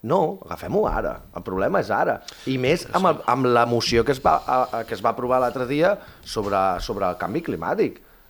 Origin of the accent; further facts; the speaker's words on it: Granollers, Catalonia, Spain; now in Calella, Spain; jo vinc de Granollers, jo abans d'arribar aquí a Calella, que vaig arribar fa 3 anys, venia de Granollers i jo era petit, tinc 38 anys